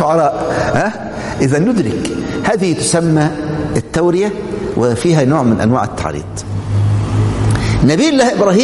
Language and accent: Arabic; Egypt; كان عندنا في مصر في الأربعينات